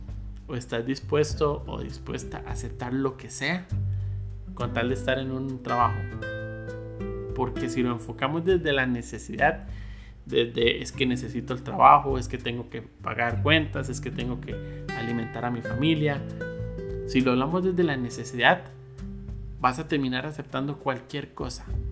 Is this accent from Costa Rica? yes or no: yes; Costa Rica; por lo menos acá en mi país, en Costa Rica